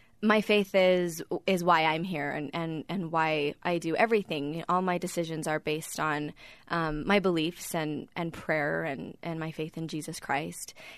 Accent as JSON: {"language": "English", "town": "Bountiful", "region": "Utah", "country": "United States", "tie": "born or raised there", "said": "And growing up in Bountiful, Utah, I thought, yeah, right. You know, all my friends are Mormon."}